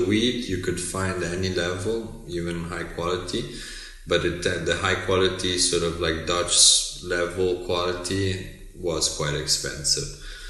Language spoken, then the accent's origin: English; Milan, Lombardy, Italy; also born or lived in France / England; now in Germany; I was born in Milan, raised from parents from central Italy on the Marche, the Adriatic coast. Yeah, I lived also in France for a little bit. I lived in England for a long bit. Now I'm living in Germany.